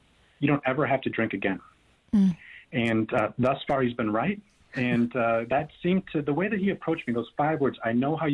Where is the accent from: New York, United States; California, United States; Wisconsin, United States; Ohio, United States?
Wisconsin, United States; Growing up in Northeast Wisconsin, if you Google the 10 drunkest counties in the United States, you'll see a heat map of exactly where I grew up.